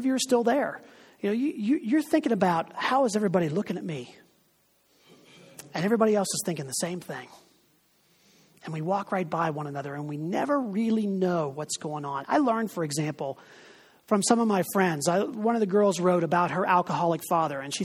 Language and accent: English; Pittsburgh, Pennsylvania, United States; born there; I was born in Booth Memorial Hospital in Pittsburgh, Pennsylvania. It's a Salvation Army hospital for unwed mothers. I was born there in 1963.